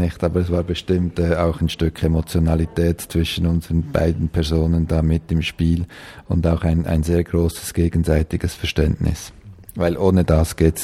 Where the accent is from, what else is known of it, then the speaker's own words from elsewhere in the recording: Switzerland; als Schweizer hatte ich da, glaube ich, wenig Glaubwürdigkeit